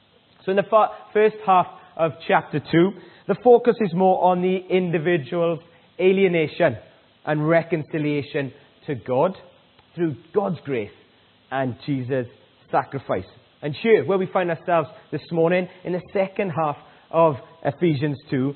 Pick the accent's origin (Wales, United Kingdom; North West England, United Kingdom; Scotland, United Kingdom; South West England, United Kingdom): Wales, United Kingdom; I love my country and I love my church. We as Welsh people are not great travellers at times.